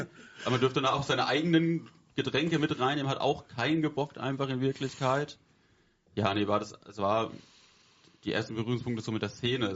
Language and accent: German; Miltenberg, Bavaria, Germany; ich dann auch mit dem Hannes und mit dem Yannick zusammen da meine Jugend in Miltenberg verbracht habe